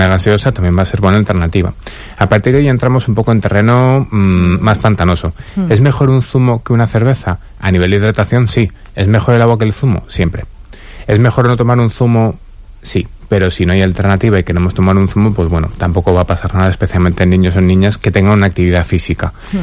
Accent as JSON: {"language": "Spanish", "town": "Sagunto", "region": "Valencian Community", "country": "Spain", "said": "Yo, que vengo de una zona de Sagunto Canet, pues te puedes imaginar que era una cosa que comprendo perfectamente."}